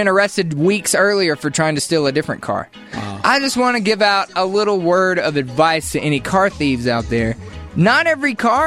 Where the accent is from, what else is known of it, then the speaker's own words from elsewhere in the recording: United States; I'd probably just leave and be like, this is not America. This doesn't happen in my home country.